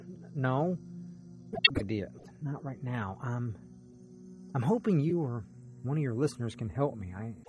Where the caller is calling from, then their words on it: Kentucky, United States; I'm calling from Southern Kentucky.